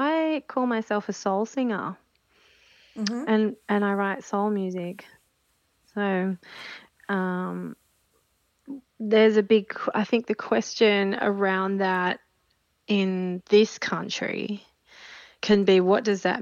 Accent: Australia; And it can be a little bit confusing because I'm Australian and I was also brought up on, you know, the side of stages of our rock legends

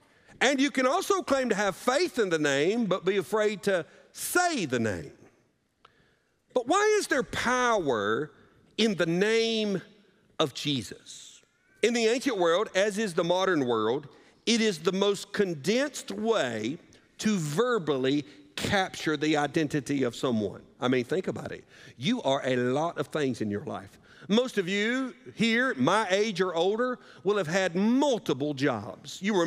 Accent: Southern United States, United States; You can do one of two things as a Southerner.

